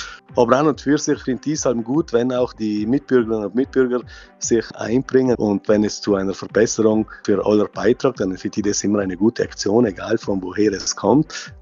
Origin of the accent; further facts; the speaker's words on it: Trentino-Alto Adige, Italy; ich sehe das jetzt nicht als mich persönlich als Südtiroler des Tages